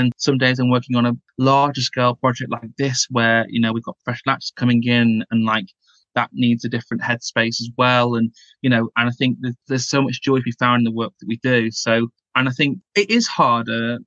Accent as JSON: {"language": "English", "town": "Salford", "region": "North West England", "country": "United Kingdom", "said": "I'm originally from Lancashire as well. I'm from Salford."}